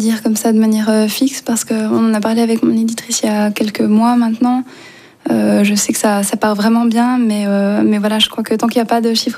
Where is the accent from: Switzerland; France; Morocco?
Switzerland; c'est encore... autrement plus intimidant quand on vient de la Suisse que d'aller dans ce pays